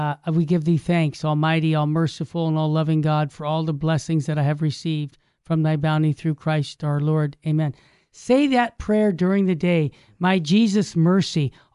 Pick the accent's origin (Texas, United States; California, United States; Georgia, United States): California, United States; Yeah. I mean, in my own diocese, I grew up here in the San Gabriel Valley.